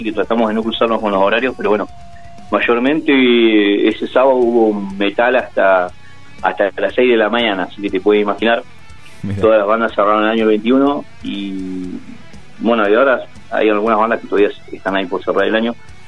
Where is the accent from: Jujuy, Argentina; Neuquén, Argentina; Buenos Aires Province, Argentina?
Neuquén, Argentina; Nosotros somos de acá, de Neuquén, capital. De acá, de la Capi. Así que bien al sur, con bastante calor hace hoy.